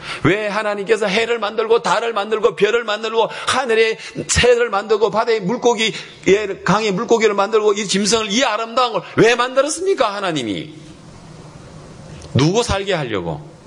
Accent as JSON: {"language": "Korean", "country": "South Korea", "said": "우리는 한국 사람이라서 이 이런 어떤 분위기 속에서 우리가 헤쳐졌지"}